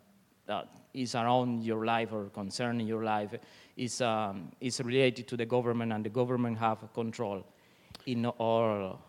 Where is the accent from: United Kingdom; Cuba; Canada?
Cuba; English is a second language; Growing in that condition, when you become Christian, you are real.